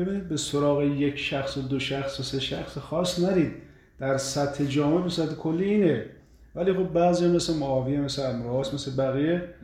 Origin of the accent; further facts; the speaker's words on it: Karaj, Alborz, Iran; born there; با این که بنده در کرج متولد شدم و شاهد بودم که خیلی فارسی بلد نبودن